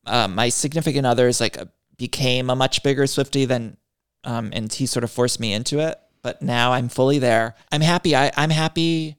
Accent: Ohio, United States; He's from Northeast Ohio, too. So I'm from Northeast Ohio.

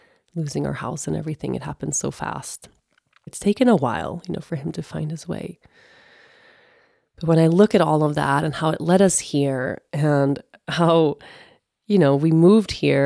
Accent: Sweden; English is a second language; I mean, I lived literally 15 years I was away from Sweden. I was in Costa Rica, I was in the States, I was in Aruba

